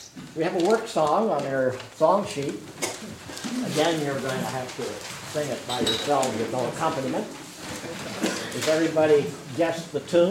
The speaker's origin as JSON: {"language": "English", "town": "Arlington", "region": "Virginia", "country": "United States", "said": "I came from Arlington, Virginia, via Gustavus at office in St. Peter, Minnesota."}